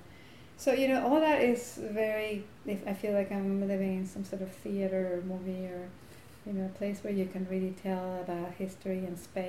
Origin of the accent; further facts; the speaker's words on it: Caracas, Capital District, Venezuela; now in Hudson, United States; I was born in Caracas, Venezuela. I went to New York City, went to Berkeley in 1973. New York City stayed in 1974. And I've been living in New York State since then.